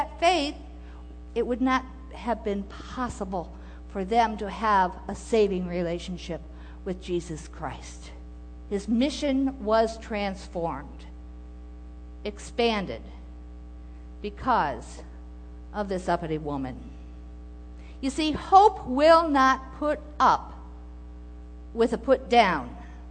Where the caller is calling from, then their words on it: Rochester, New York, United States; I come to you from Rochester, New York, which is also the home of Susan B. Anthony.